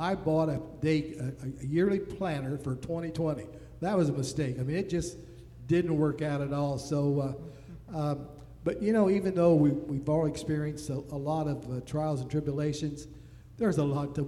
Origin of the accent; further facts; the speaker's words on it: Illinois, United States; I'm from Illinois, and she said it was -7 up there in Michigan.